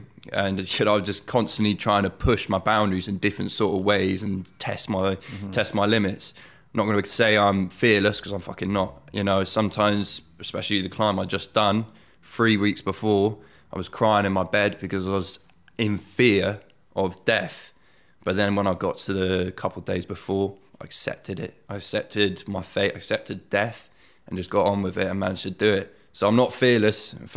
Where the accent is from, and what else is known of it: Oxford, South East England, United Kingdom; born or raised there